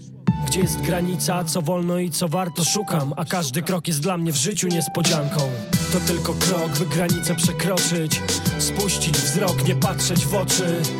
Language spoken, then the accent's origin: Polish; Lublin, Lublin Voivodeship, Poland; Moi rodzice pochodzą, ja pochodzę z Lublina, ogólnie urodziłem się w Lublinie, pod granicą ukraińską